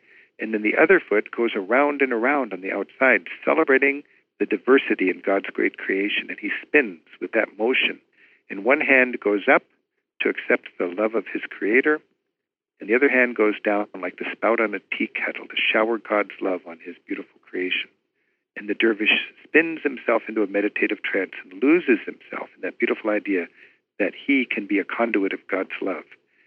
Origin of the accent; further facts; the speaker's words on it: United States; And I said, hi, I'm an American tour guide. I've got 20 Americans at the hotel